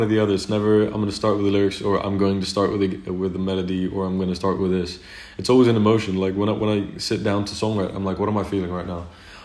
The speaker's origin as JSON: {"language": "English", "country": "Greece", "tie": "born or raised there", "said": "I was born and raised in Greece. My mother's Greek. My beautiful mother's Greek. I was born and raised here, but we've been traveling to Denmark in the summers, sometimes on Christmas."}